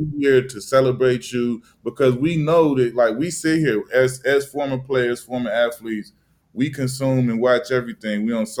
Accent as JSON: {"language": "English", "town": "Chicago", "region": "Illinois", "country": "United States", "also_born_or_lived": "Los Angeles / New York", "said": "I come from Chicago, was, you know, played high school and at a high level, and then played college at a high level there. Then drafted to LA, 4 years there, 4 years in New York."}